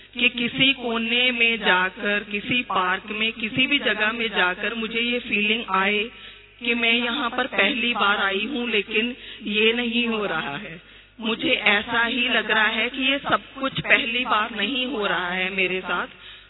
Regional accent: Phagwara, Punjab, India; मैं फगवाड़ा से हूँ, पंजाब स्टेट से

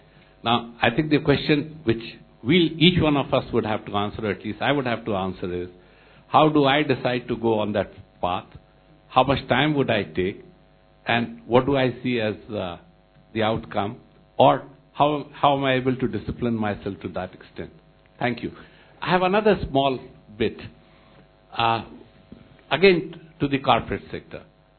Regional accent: Lucknow, Uttar Pradesh, India; I come from Lucknow, where there's an IIM

